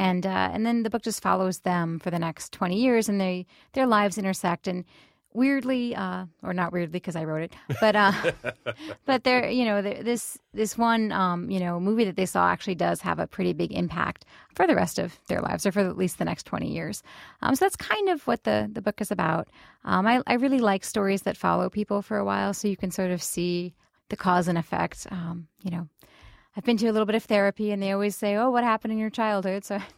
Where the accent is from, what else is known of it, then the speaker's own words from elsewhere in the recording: Blue Ash, Ohio, United States; I grew up in the Blue Ash Montgomery area. I went to Sycamore High School.